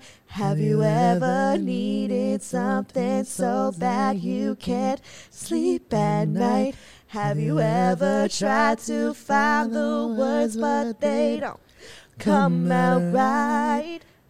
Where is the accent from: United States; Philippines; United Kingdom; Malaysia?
Philippines; This is how you know we're fucking Filipino as fuck.